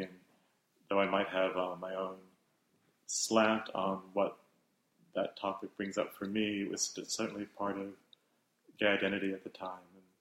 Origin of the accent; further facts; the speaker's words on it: New York, United States; And then to have it here, presented at the Opera House in Hudson, when I grew up in the Hudson Valley.